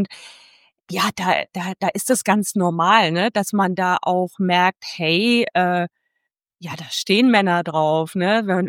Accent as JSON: {"language": "German", "region": "Bavaria", "country": "Germany", "said": "Also ich komme jetzt aus Franken, aus Bayern"}